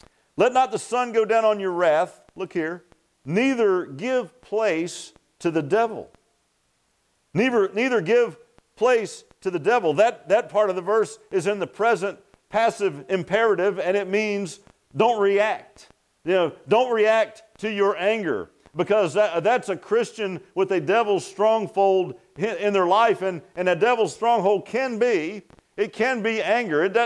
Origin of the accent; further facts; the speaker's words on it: Virginia Beach, Virginia, United States; I remember I grew up in the Virginia Beach area, and there was a lot of Revolutionary War things close by, Williamsburg, Petersburg, and even in Norfolk itself.